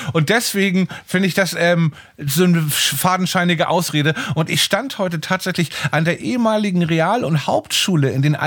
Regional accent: Hamburg, Germany; In meiner Heimatstadt, in der Hansestadt Hamburg, bin ich gerade

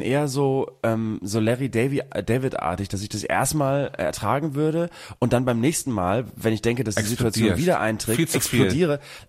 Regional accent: Bremen, Germany; Wertstoffhof. Und Recyclinghof, hat man bei uns in Bremen gesagt.

